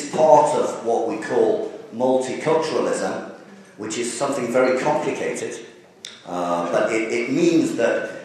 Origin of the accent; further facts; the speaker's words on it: England, United Kingdom; born there; Of course, my great-grandparents were Irish. I was born in England.